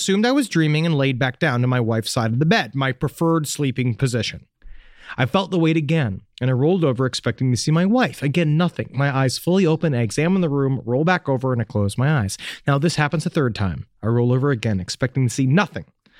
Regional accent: United States; now in Cambodia; I'm an American living in Cambodia for 4 years

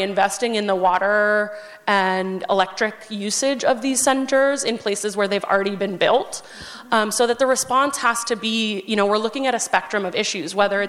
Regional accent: New Mexico, United States; it was already built in my hometown right outside of Albuquerque, New Mexico.

